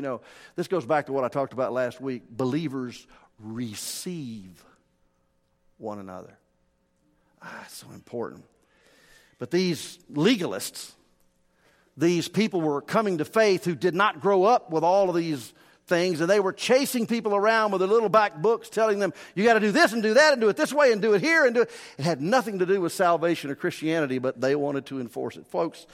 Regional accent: the South, United States; Like, I mean, I'm from a different culture. I'm from the South, and I'm a different person.

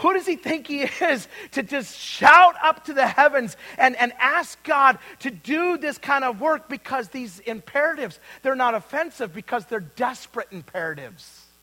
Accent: Idaho, United States; I went to this Bible college in Wisconsin. I came from Idaho. My parents were first generation believers.

